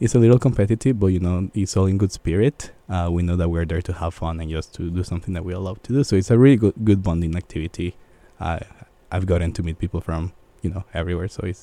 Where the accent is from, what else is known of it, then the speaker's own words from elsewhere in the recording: Guatemala City, Guatemala Department, Guatemala; I grew up in Guatemala City. I was fortunate enough that my family moved into a neighborhood that was kind of quiet and calm and family friendly.